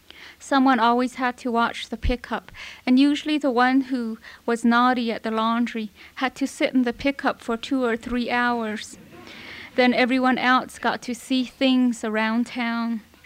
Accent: Shiprock, New Mexico, United States; I am from Shiprock, New Mexico, and so I was very honored and very pleased to have been selected for the parade honor, because I had always gone back every year for the Shiprock Fair

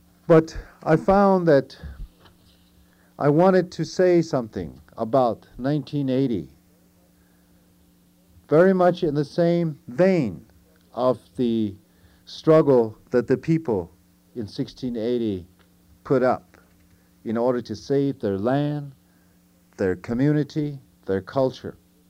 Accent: McCarty's, New Mexico, United States; I grew up in McCarty's, and looking straight due north of McCarty's is Mount Taylor or Kaweeshtima

